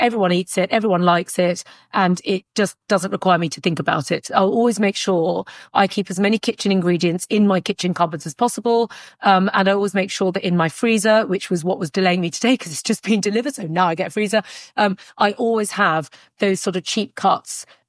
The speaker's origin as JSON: {"language": "English", "country": "United Kingdom", "said": "So as a British woman, I have a kettle in my kitchen"}